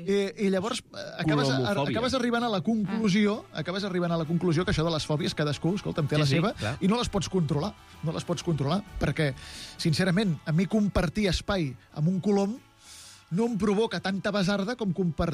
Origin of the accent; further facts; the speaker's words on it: Barcelona, Catalonia, Spain; Jo sóc barceloní de tota la vida.